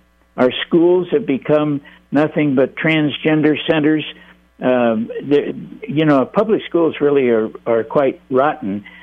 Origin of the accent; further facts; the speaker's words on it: California, United States; I used to live in California. I was born and raised in California.